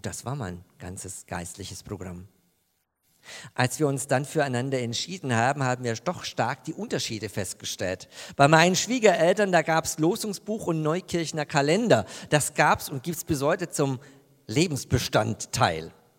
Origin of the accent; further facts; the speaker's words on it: Bavaria, Germany; Also ich habe eine richtige Frau, nämlich eine Schwäbin, als Franke